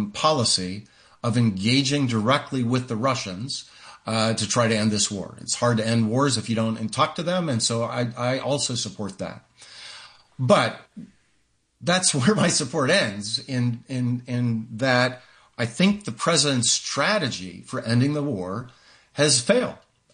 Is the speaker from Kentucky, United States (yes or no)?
no; Montana, United States; born there; maybe just because I was born in Montana